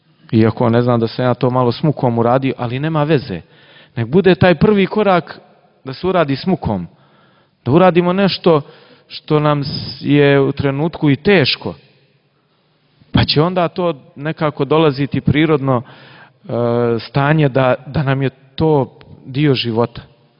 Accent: Župa, Nikšić Municipality, Montenegro; Ja sam iz Župe, kod Nikšića, tamo ljudi vole da pričaju.

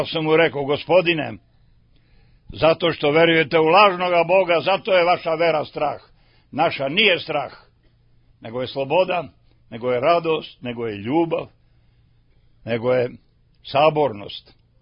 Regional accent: Valjevo, Serbia; born there; Ali sam rođen u Valjevskom kraju.

